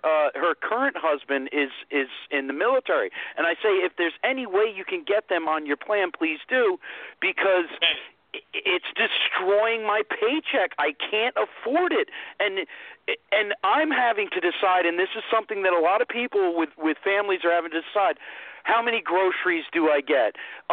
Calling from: Long Island, New York, United States; from Long Island.

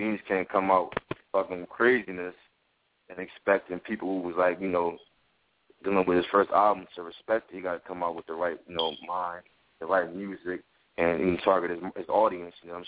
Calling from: Philadelphia, Pennsylvania, United States; From Philly.

